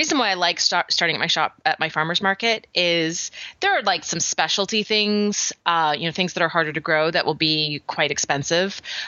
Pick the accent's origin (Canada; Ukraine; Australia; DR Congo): Canada; now in United States; My whole I'm becoming American is basically what's happening. And patriotic and all that good stuff. So my Canadianisms are getting more and more watered down as we go